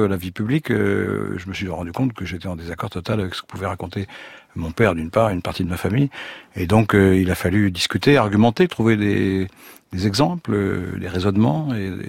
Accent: Nogent-sur-Marne, Île-de-France, France; Non, j'ai grandi à Nogent-sur-Marne.

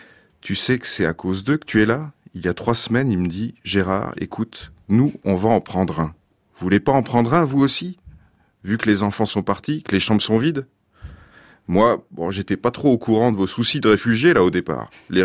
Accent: Auvergne-Rhône-Alpes, France; Moi, je suis d'Auvergne aussi, comme Cécile.

